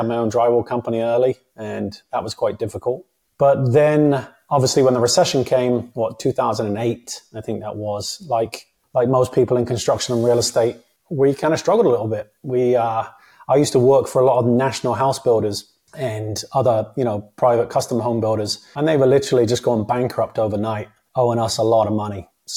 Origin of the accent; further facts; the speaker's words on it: England, United Kingdom; I grew up in England, single mom, 3 boys on welfare.